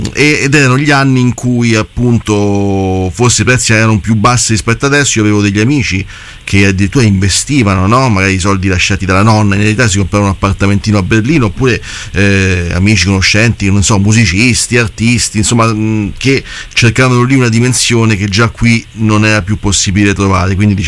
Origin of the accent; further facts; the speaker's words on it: Rome, Lazio, Italy; Veniamo da Roma, come noi siamo romani